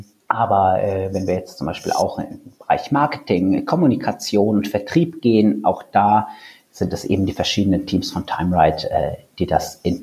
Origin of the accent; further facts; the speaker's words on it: Cologne, North Rhine-Westphalia, Germany; Als Kölner muss ich dir jetzt natürlich sagen, dass das hier eine der schönsten Städte Deutschlands ist.